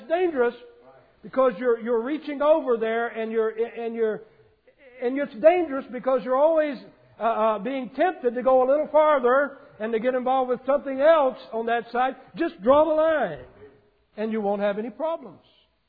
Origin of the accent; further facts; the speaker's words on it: Florida, United States; And I'm from Florida. I'm a Florida boy. I'm from the South.